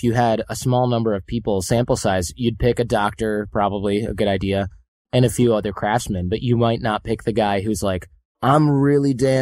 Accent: Detroit, Michigan, United States; I'm from Detroit, so I know I've seen this with my own eyes, you know, a million years ago.

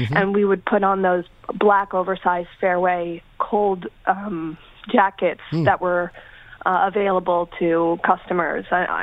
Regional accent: New York City, New York, United States; now in Turin, Italy; So I grew up on the Upper West Side on 111th Street

